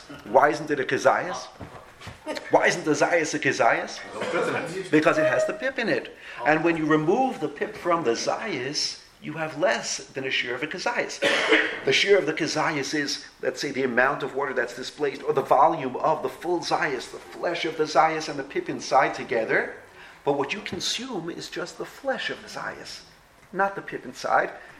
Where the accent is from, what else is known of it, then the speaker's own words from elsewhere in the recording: United States; Now, when you say pip, I'm going to say pit because I'm from the States, so you won't be confused.